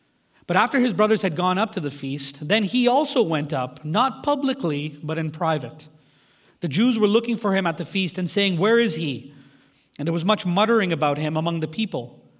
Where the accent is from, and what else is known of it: New Delhi, Delhi, India; born there